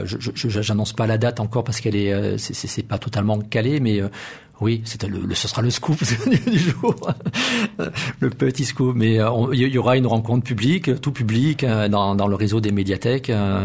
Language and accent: French; Sète, Occitanie, France; Moi, je suis originaire plutôt du côté de Sète. Hein. J'ai grandi à Sète, donc dans l'Hérault.